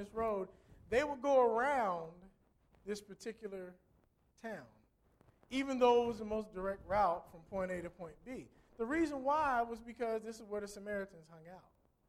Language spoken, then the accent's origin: English; Midwest, United States; We call it pop. I'm from the Midwest, okay? They call it pop in Ohio.